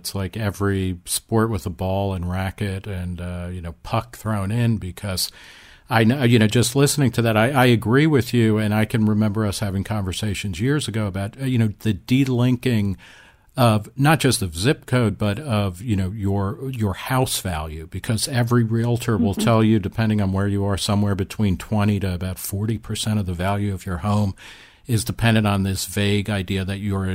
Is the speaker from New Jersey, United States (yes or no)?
yes; New Jersey, United States; also born or lived in Texas; now in Ohio, United States; And, you know, I grew up in New Jersey. I live in Ohio. I lived in Texas 20 years ago